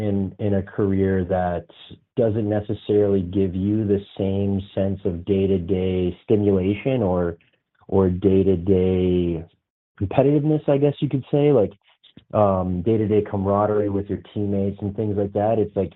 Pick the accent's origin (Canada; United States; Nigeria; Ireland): Canada; Barrie, Ontario; I grew up in Barrie, Ontario, about an hour outside of Toronto.